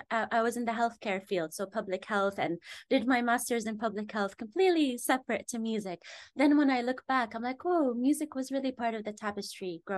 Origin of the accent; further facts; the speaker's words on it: Eastern Province, Saudi Arabia; now in London, United Kingdom; So apparently I'm originally from Bahrain, and it makes kind of sense because I was born and raised in Saudi in the eastern coast, so it's like a 30-minute ride to Bahrain.